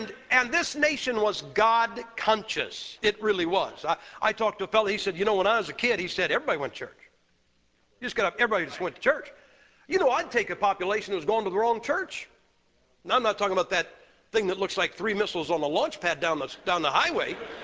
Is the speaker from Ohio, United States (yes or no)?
yes; Massillon, Ohio, United States; I'm from Massillon, Ohio. That's where pro football got its start.